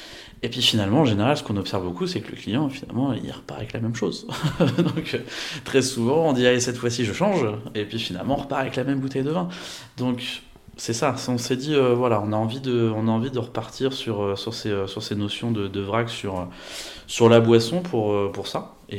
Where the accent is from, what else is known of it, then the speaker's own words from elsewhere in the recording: Trénoux, Centre-Val de Loire, France; Moi j'ai grandi à Trénoux, donc au nord d'Orléans, d'une famille. Mes parents sont de famille originellement de la campagne déjà à la base